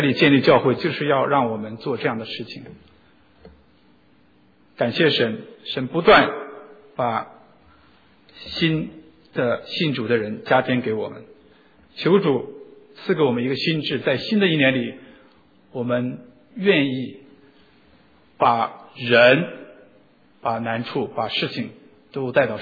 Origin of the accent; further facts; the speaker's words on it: China; 我们都中国人常说那个芝麻